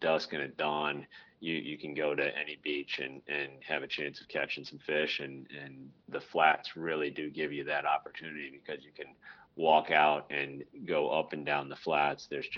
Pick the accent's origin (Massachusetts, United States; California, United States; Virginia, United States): Virginia, United States; I grew up in Virginia and was fishing around the Chesapeake Bay a little bit